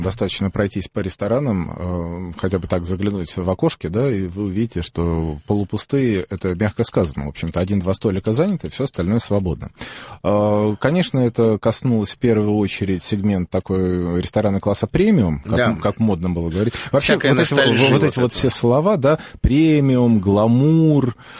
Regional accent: Belarus; Знаете, я вот родился в Белоруссии, вырос там, и мне очень нравится.

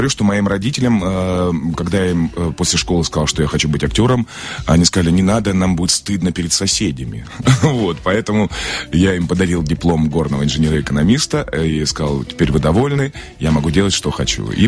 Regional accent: Donbas, Ukraine; А еще открою секрет, я родом из Донбасса

